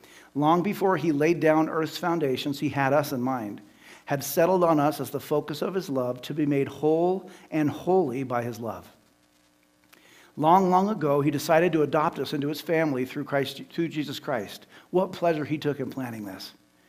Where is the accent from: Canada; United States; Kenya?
United States; Golden Valley, Minnesota; This is a city boy, born and raised in South Golden Valley, who had never been around chickens.